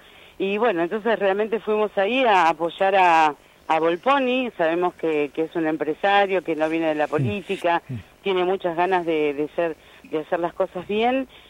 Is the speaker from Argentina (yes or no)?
yes; Argentina; realmente somos argentinos ante todo